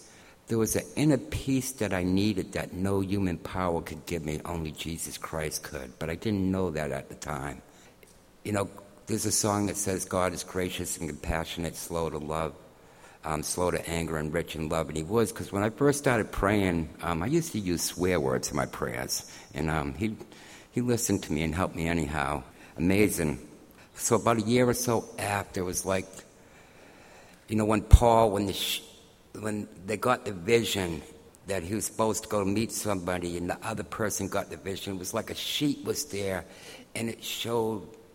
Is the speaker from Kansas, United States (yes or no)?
no; Maine, United States; I came from a very loving home. I grew up on Munjoy Hill. We went to church up there.